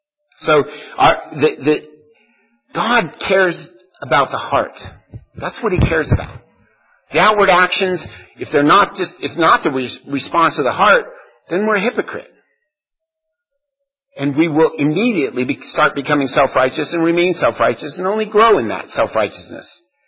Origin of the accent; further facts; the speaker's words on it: Texas, United States; proud to be a Texan, I guess, you know, doing it.